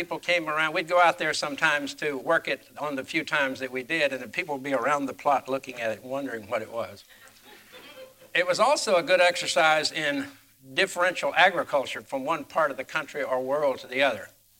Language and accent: English; Georgia, United States; I hail from Northeast Georgia.